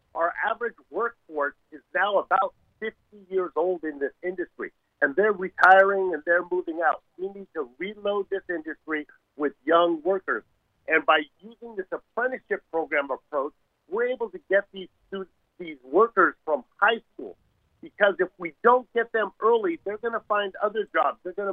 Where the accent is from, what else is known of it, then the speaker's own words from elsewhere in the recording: San Francisco, California, United States; I was one of the places I got to work was my hometown in Hunters Point in San Francisco.